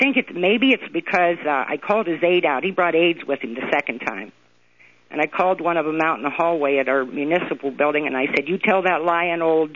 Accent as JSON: {"language": "English", "town": "Meadville", "region": "Pennsylvania", "country": "United States", "tie": "born or raised there", "said": "Crawford County, Pennsylvania, Meadville."}